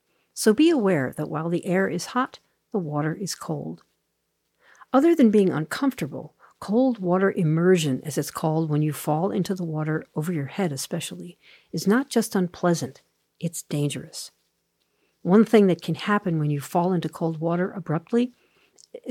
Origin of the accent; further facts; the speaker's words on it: New York, United States; I grew up on the East Coast in coastal Long Island in New York.